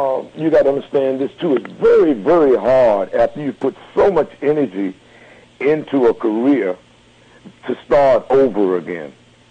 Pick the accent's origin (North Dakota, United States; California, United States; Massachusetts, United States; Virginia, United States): Virginia, United States; Norfolk; now in Detroit, United States; That was the first thing that I heard when I came to Detroit from Norfolk, Virginia